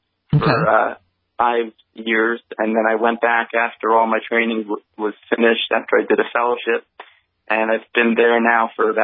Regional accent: New York, United States; now in Miami, United States; I grew up in Long Island, you know, in a wealthy, conservative part of Long Island, and I have an apartment in South Beach now.

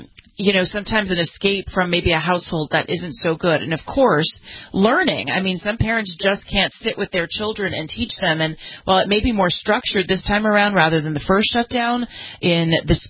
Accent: California, United States; In California, which is my home state, there's a group of parents that are suing Gavin Newsom to reopen schools.

